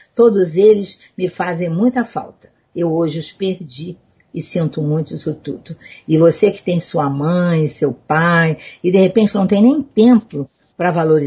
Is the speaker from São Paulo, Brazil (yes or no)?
no; Rio de Janeiro, Brazil; sou nascida e criada na Tijuca. Uhum. Me casei e continuei morando na Tijuca. Morava numa rua em que toda a nossa família morava naquela rua.